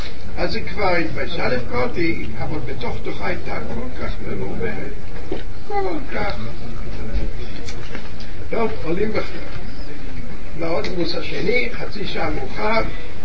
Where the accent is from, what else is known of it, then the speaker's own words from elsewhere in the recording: Haifa, Haifa District, Israel; אני במקור חיפאי.